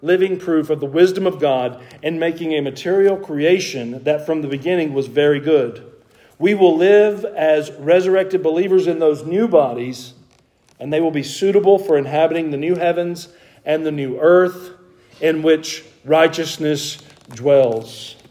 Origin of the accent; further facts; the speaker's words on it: Gainesville, Georgia, United States; We grew up in Gainesville, Georgia, near Lake Sidney Lanier.